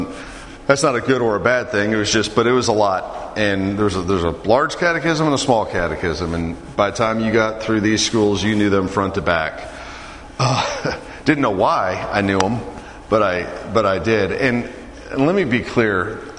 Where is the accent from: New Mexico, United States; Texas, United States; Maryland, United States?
Texas, United States; Fort Worth; born there; I was born in Fort Worth, Texas. Actually, at the time, there was just one hospital, Fort Worth General, I think is actually what it was called.